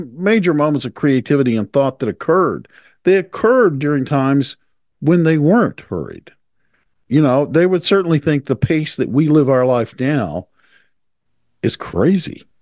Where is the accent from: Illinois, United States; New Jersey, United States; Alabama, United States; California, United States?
New Jersey, United States; Well, I'm from Jersey, where everybody drives 85 miles an hour on a city street.